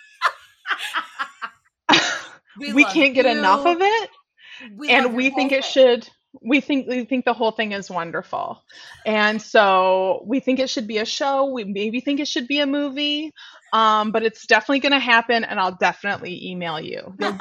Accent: Flint, Michigan, United States; because I am from Flint. My grandfather very proudly was in the sit-down strike. It is in my blood. I grew up a couple blocks from Chevy in the hole.

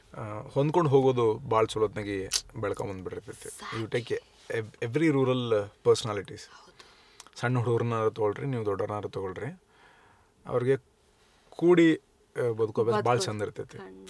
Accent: Chikkadapura, Karnataka, India; also born or lived in Ilkal; ಇಳ್ಕಲ್ ಶಾಲಿಗೆ ಕಲ್ತಿದ್ದು ಇಳ್ಕಲ್ಲಾಗ. ಅದ್ಬಿಟ್ರೆ ಇಳ್ಕಲ್ಗಿನ ಮೊದಲಂತಂದ್ರೆ ಆದಾಪುರ, ಚಿಕ್ಕಾದಾಪುರ ನಮ್ಮೂರು.

